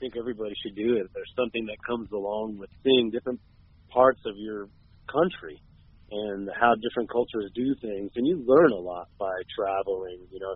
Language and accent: English; the West, United States; we're both from the West, like I said